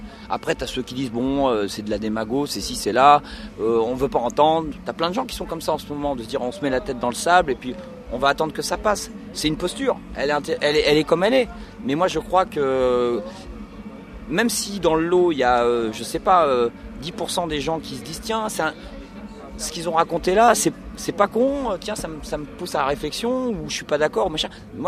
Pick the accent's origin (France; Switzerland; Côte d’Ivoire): France; now in Spain; En tant que Français, on a un truc comme ça.